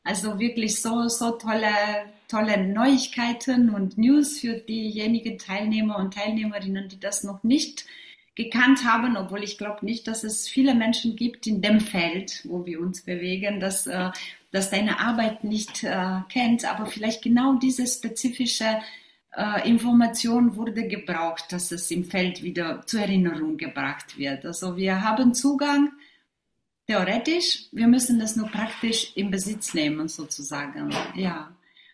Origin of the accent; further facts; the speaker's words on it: Romania; born there; German is a second language; ich bin gebürtige Rumänin